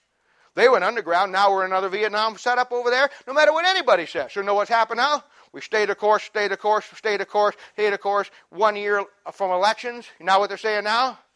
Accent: United States; And I'm an American. I live in America.

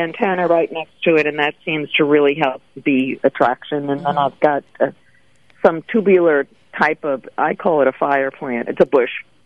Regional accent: Long Island, New York, United States; Long Island.

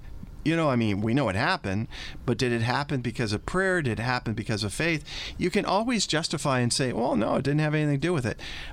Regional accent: Glendale, California, United States; I grew up in Glendale, California, and still love Glendale, Holy Family Church.

